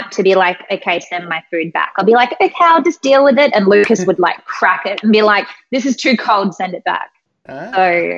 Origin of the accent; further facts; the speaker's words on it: Australia; I'm Australian and we have this thing in Australia called Vegemite.